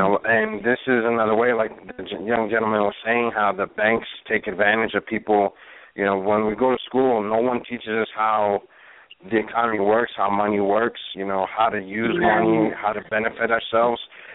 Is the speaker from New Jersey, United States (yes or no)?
yes; New Jersey, United States; I'm from New Jersey.